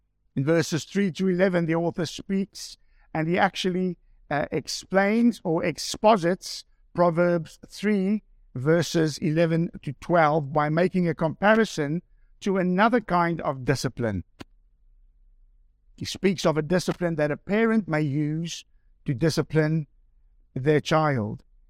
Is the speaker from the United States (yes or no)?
no; South Africa; when I get excited as a South African, I go on to fast forward.